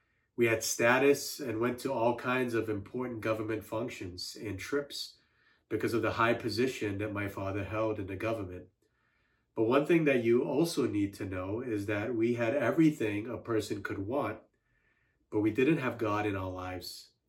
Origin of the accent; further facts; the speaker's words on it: Singapore; I'm originally from Singapore. My father was the secretary to the president of Singapore, and my mother was an engineer. So my older brother and I not only grew up with status and affluence